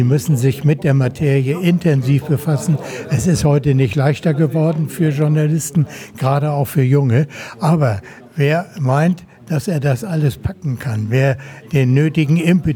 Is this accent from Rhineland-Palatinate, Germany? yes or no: no; Hamburg, Germany; moved away as an adult; now in Berlin, Germany; Ich bin in den Verband gekommen 1965. Ich war aus Hamburg nach Berlin gekommen